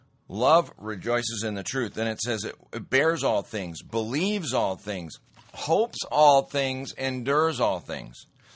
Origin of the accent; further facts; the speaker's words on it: Great Falls, Montana, United States; I mean, I grew up in Great Falls, Montana.